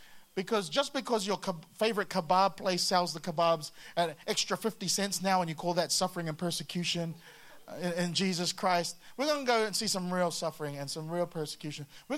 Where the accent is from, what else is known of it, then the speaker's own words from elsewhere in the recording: New Zealand; I used to get frustrated as a Kiwi when I'd look at Australia and how much more awesome they were in the medal count every year.